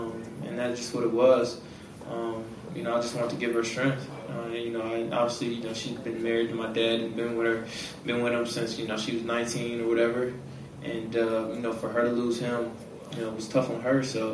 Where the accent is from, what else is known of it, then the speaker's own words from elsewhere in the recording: Wisconsin, United States; I felt like I'm from Wisconsin. You know, it's lovely out here. I didn't have all this. It just wasn't like this.